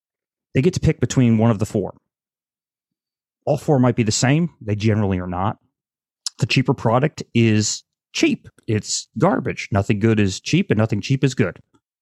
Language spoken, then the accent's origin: English; Northeast, United States; I grew up in the Northeast and AM radio was pretty easy to listen to a whole bunch of different stations.